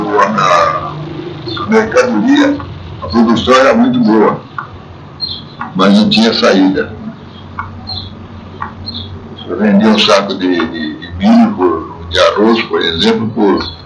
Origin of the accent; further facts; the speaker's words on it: Guarantã, Brazil; eu vim para cá de Guarantã, do Oeste. Vim para cá agora.